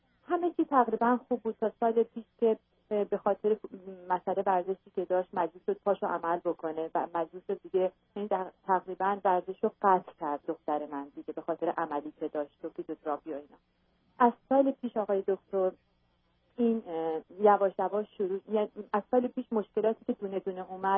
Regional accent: Iran; moved away as an adult; now in United States; یه دختر 18 ساله دارم. ما 8 سال پیش از ایران اومدیم به آمریکا.

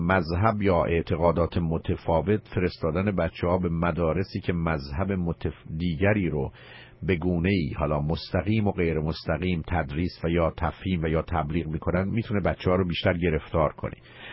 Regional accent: Iran; moved away as an adult; now in Los Angeles, United States; من و شمایی که مثلا در ایران بزرگ شدیم و اونجا دبستان و دبیرستان و دانشگاه رفتیم،

